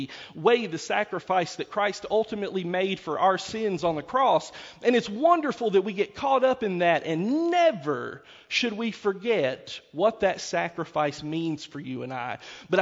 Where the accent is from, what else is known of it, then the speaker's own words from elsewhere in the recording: Chilhowie, Virginia, United States; I grew up in Chilhowie, Virginia, a one red light town that is so small, there's no way to exaggerate to you the idea that everybody knows everybody.